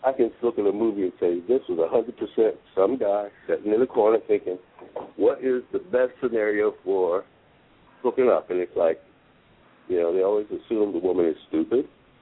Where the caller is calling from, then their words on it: Washington, District of Columbia, United States; I'm calling from Washington, D.C.